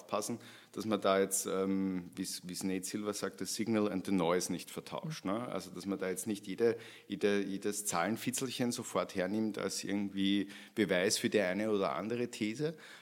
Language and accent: German; St. Pölten, Lower Austria, Austria; Könnte ich jetzt zum Beispiel St. Pölten hernehmen, meine Heimatstadt